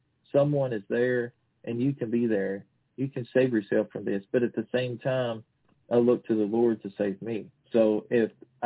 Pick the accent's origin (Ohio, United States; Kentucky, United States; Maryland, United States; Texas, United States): Kentucky, United States; I cut a couple of years ago, you know, I'm from Kentucky